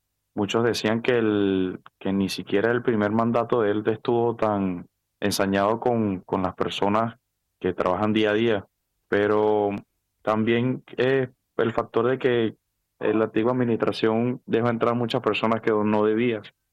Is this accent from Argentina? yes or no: no; Venezuela; es mi país. Uh-huh. A pesar de las cosas que estén pasando, sigo siendo ciudadano venezolano, entonces sigue siendo mi casa.